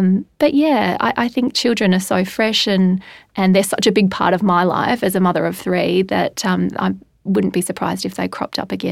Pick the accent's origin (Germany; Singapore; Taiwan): Singapore; also born or lived in London / Canada; now in Australia; I grew up in Singapore. I have lived in Australia for a lot of my life, but I've also lived in London for a number of years, and I've lived in Canada for a number of years.